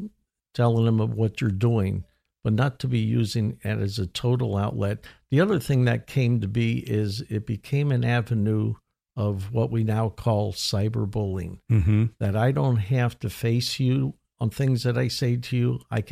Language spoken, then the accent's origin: English; Pennsylvania, United States; Up in Pennsylvania, Kutztown University, which was about 30 miles west of my hometown.